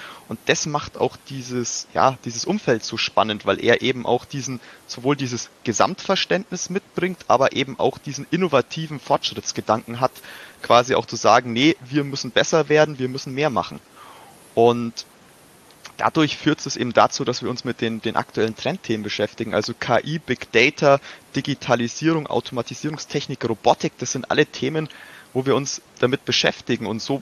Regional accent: Nuremberg, Bavaria, Germany; also ich selber bin Ur-Nürnberger. Ich bin quasi in Nürnberg aufgewachsen und bin auch der Stadt eigentlich immer recht treu geblieben

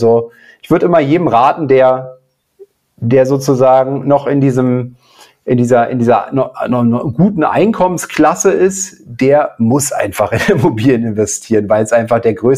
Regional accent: Berlin, Germany; Ich komme aus Berlin.

